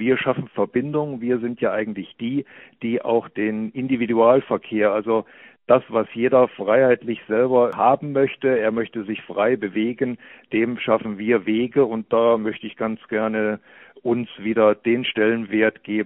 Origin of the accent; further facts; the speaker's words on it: Hesse, Germany; ich bin Diplom-Ingenieur, komme aus der Mitte Deutschlands, aus Hessen, aus Nordhessen.